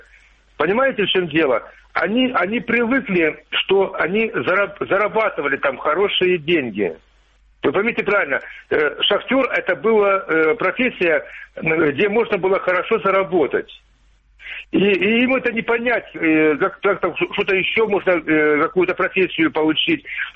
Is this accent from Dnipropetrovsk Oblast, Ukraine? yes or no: no; Donetsk, Donetsk Oblast, Ukraine; now in Kramatorsk, Ukraine; Я, дело в том, что я тоже, ну, донщанин, я как бы переселенец из Донецка, ну, почти переселенец